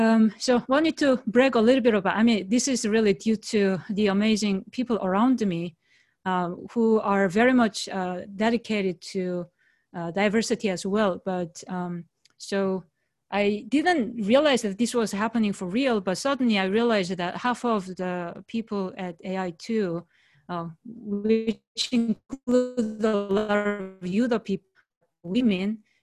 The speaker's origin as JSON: {"language": "English", "country": "South Korea", "second_language": "English", "moved": "as an adult", "lives_now": "United States", "said": "But so I'm from South Korea."}